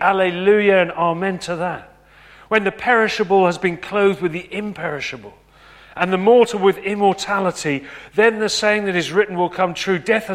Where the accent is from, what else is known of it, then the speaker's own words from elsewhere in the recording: Reading, South East England, United Kingdom; I was a lad growing up in Reading, where life is not always as simple as it should be.